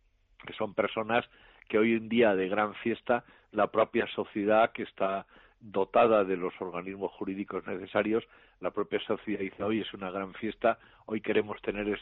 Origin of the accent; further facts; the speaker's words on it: Andalusia, Spain; yo soy andaluz y he vivido muchos años en Andalucía, he podido estar 8 años recientemente en Andalucía.